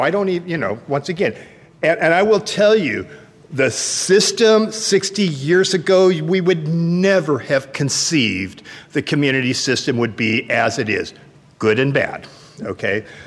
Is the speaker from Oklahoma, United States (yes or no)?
no; California, United States; Remember, I'm from Northern California here